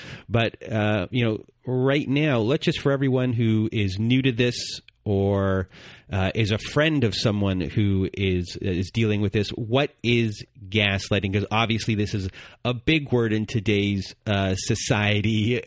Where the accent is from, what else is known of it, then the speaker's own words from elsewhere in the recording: Canada; I'm Canadian.